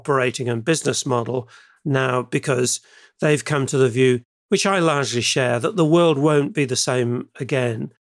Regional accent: England, United Kingdom; moved away as an adult; now in Australia; Well, as you might hear from my accent, I'm English originally.

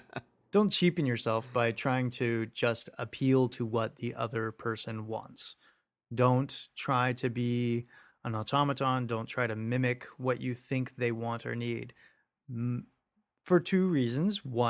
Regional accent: Georgia, United States; But again, I'm from Georgia originally.

